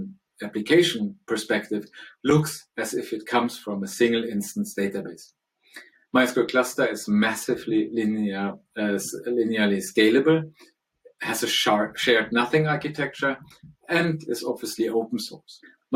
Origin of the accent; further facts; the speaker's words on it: Stockholm, Stockholm County, Sweden; English is a second language; Today I'm presenting here from my hometown, Stockholm